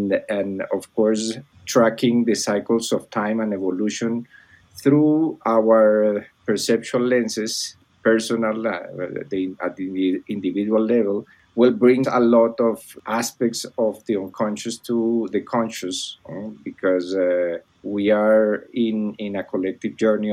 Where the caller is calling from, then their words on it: Bogota, Bogotá, Colombia; I'm calling from Bogota, Colombia. I came back to my home country, my homeland